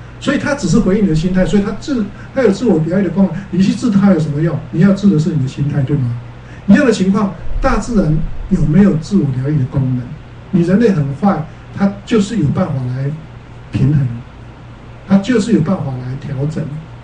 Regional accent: China; 我们中国人讲君子报仇，三年不晚嘛。

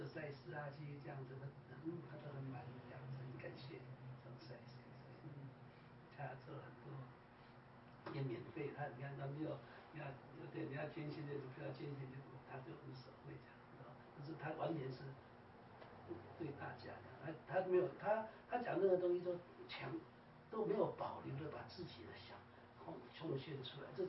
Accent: Taiwan; 就是说像我们台湾人很主观的

